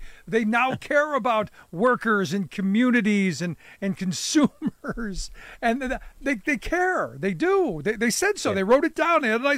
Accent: Cleveland, Ohio, United States; they talked about, like, my hometown of Cleveland, their factories there

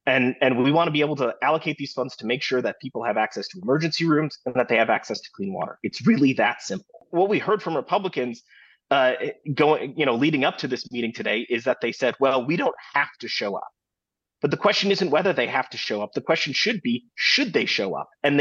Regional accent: Wisconsin, United States; We're all from Wisconsin. We all, you know, root for the Packers.

